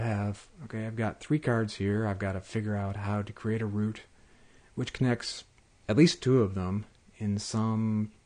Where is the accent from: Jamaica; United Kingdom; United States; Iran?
United States; Buffalo, New York; I like Canada. I'm from Buffalo.